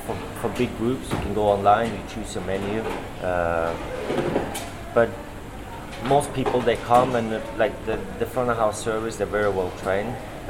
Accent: Norway; now in Perth, Australia; I'm from Norway.

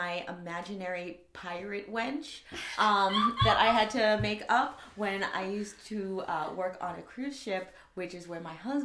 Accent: New York, United States; I'm from New York, and okay. I'm 37.

